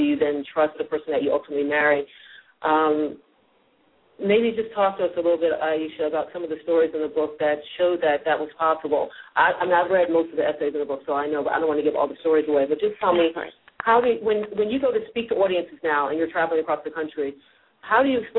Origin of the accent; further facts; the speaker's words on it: United States; you know, I'm American, and the way my parents raised me was very open.